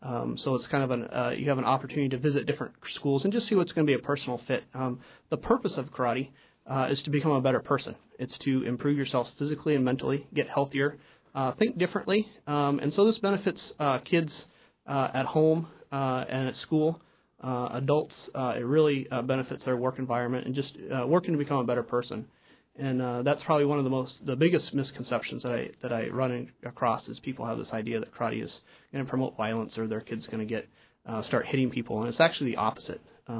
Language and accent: English; Port Alexander, Alaska, United States; I was raised on Baranoff Island in Port Alexander, a little fishing community at the time, about 150 people.